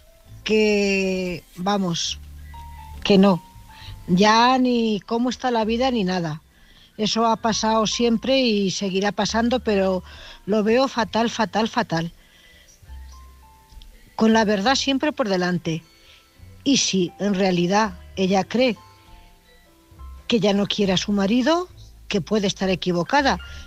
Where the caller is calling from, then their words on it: Cuenca, Castilla-La Mancha, Spain; de Cuenca.